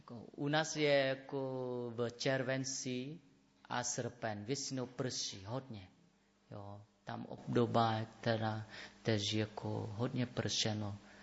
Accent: Vietnam; Czech is a second language; Já pocházím z severní od Hanoje asi 60 kilometrů

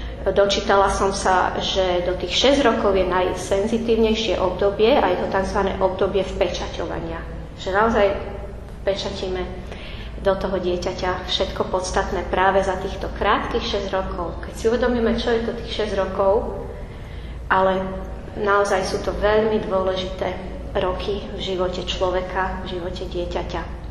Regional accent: Modra, Bratislava Region, Slovakia; v cirkevnom zbore v Modre, odkiaľ pochádzam.

